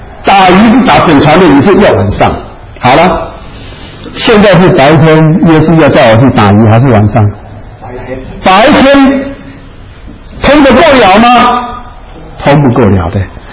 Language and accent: Chinese; Keelung, Taiwan; 我小时候我住在基隆。我小时候在基隆的时候呢，我那个时候我爸爸妈妈都已经在台北了，我一个人住在基隆了。